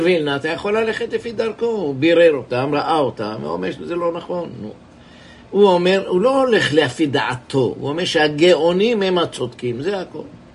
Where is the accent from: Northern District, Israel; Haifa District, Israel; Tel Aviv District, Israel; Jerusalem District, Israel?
Jerusalem District, Israel; Jerusalem; born there; אני נולדתי בירושלים